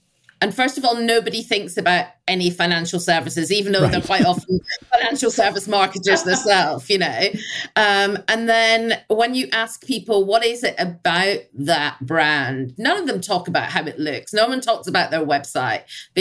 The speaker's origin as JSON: {"language": "English", "region": "Scotland", "country": "United Kingdom", "said": "I'm Scottish"}